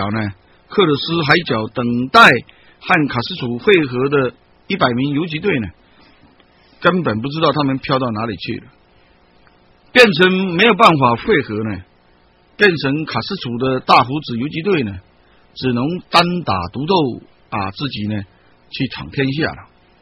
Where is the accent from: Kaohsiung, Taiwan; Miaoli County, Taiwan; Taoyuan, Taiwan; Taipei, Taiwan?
Kaohsiung, Taiwan; Meinong; 差不多高雄走路走到美浓，我的家乡啊。